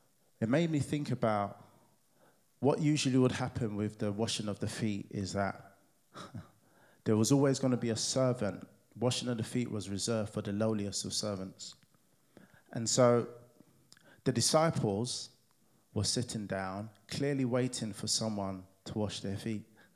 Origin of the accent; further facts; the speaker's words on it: Nigeria; I mean, being Nigerian culturally, there's no way Mum Wade or Mum Nita could come to my house